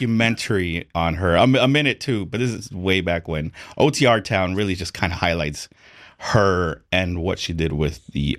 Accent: Compton, California, United States; Growing up in Compton.

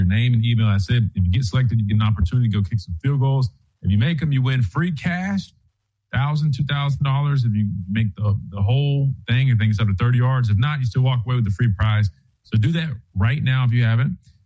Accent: Columbia, South Carolina, United States; Growing up in Columbia outside of Fort Jackson, it's either you go to college or you pretty much join the military.

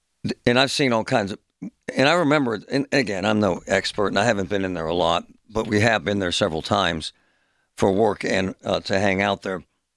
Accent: Greenfield, United States; I'm from Greenfield. He's from Greenfield.

